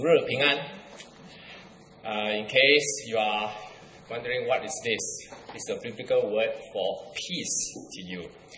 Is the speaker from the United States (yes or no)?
no; Singapore; accent: Singlish; I am originally from Singapore, and my wife too.